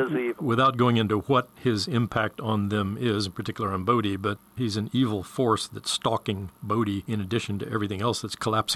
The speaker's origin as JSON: {"language": "English", "town": "Fort Pierce", "region": "Florida", "country": "United States", "tie": "born or raised there", "said": "I grew up in Central Florida, actually. We went to high school in Fort Pierce"}